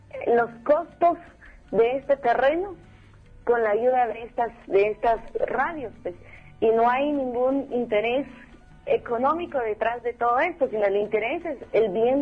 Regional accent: Guatemala; como comunicadores y como ciudadanos guatemaltecos en este caso

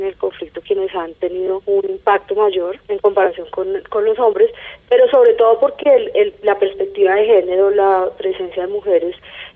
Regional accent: Colombia; Dos de nosotros somos colombianos.

